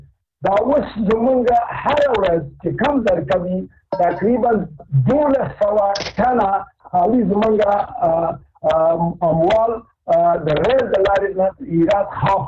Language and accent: Pashto; Afghanistan; مونږ افغانان یو